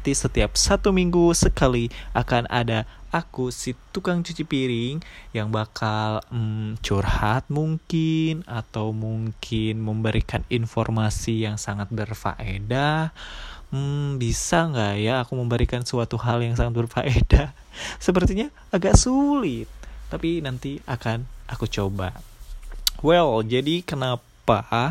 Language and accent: Indonesian; Bandung, West Java, Indonesia; also born or lived in Yogyakarta; now in Japan; Tapi aku yang dari pindahan dari Bandung ya, jadi aku tuh sekolah menengah atasnya di Bandung, yang terbiasa menggunakan bahasa Sunda.